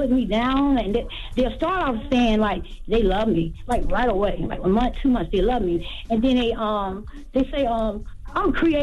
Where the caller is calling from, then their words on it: Hampton, Virginia, United States; I'm from Hampton, Virginia.